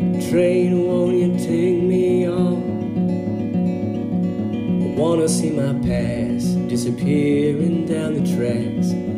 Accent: Vermillion, South Dakota, United States; I grew up in Vermilion, South Dakota, East River.

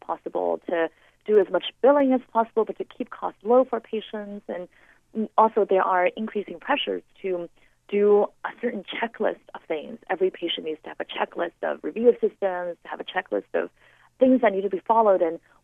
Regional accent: China; I was born in China. When I was growing up, there was healthcare available for all.

